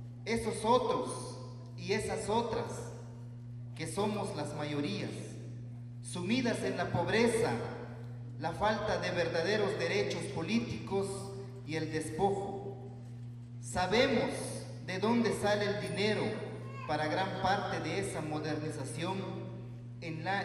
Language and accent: Spanish; Guatemala; Es importante empezar a abordar temas interesantes para nuestra Guatemala.